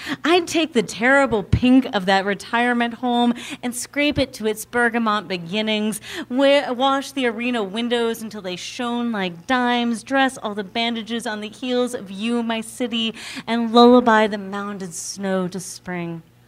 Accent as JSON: {"language": "English", "region": "South Carolina", "country": "United States", "tie": "born or raised there", "also_born_or_lived": "New York", "said": "So I grew up in South Carolina, and I know you can tell that from all my talking about the dogs and all of those other southern things."}